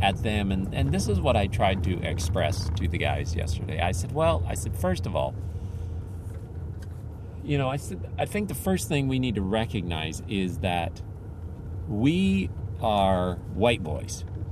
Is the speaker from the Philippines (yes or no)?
yes; Philippines; So, growing up in the Philippines, I had a chance to watch this close up.